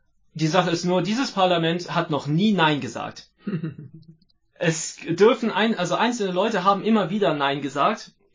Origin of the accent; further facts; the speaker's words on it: Trier, Rhineland-Palatinate, Germany; ich komme aus Trier, das ist die Geburtsstadt von Karl Marx